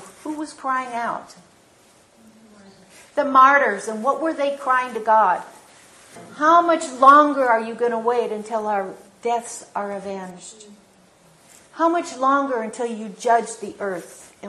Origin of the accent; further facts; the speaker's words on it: Midwest, United States; growing up in the Midwest. We have thunder and electrical lightning storms that are wild.